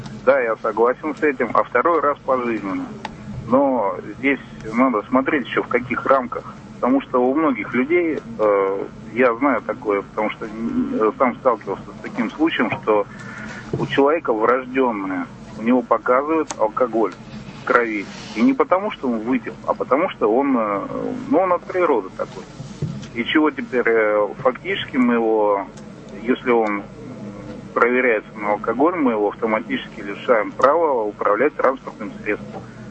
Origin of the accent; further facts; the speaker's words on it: Vologda, Vologda Oblast, Russia; я из Вологды.